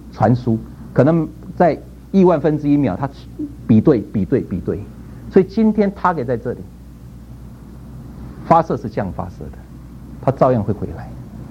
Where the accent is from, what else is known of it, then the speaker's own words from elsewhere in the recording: Taiwan; 我是吃台湾的奶水长大的，我到底是优先服侍中国人还是优先服侍台湾人？